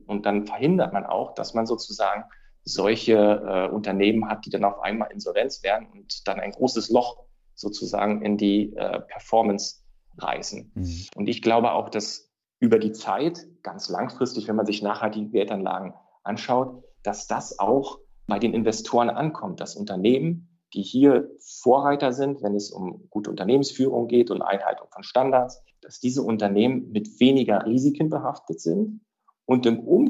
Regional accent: East Germany, Germany; Ich komme aus dem Osten sozusagen des Landes, ehemaligen Osten aus der DDR, habe da noch einen Teil meiner Jugend verbracht

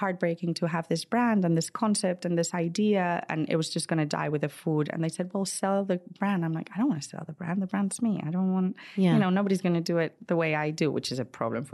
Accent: Madrid, Community of Madrid, Spain; now in United States; So I'm talking about Spanishness because that's where I come from. I was born in Madrid

